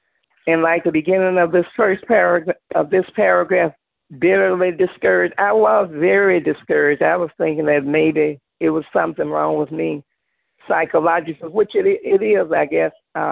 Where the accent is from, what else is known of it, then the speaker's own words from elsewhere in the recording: Illinois, United States; from Illinois